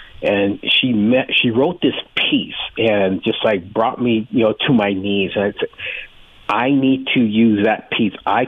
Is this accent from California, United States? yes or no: yes; San Jose, California, United States; also born or lived in Oakland / Richmond; back in the early 70s, where I grew up in San Jose, Oakland, Richmond area